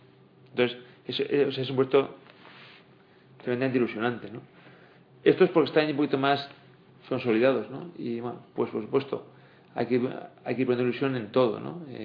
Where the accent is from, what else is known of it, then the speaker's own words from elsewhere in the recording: San Sebastián, Basque Country, Spain; born there; Yo nací en San Sebastián.